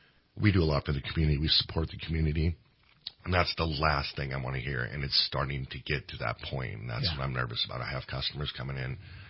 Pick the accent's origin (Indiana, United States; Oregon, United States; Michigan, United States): Oregon, United States; Portland; Yeah, I'm born and raised in Portland, and that's why I'm so outspoken about this.